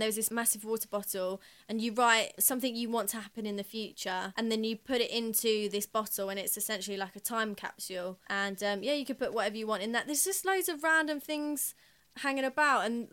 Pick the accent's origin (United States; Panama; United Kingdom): United Kingdom; England; I don't know whether that's us being English and impatient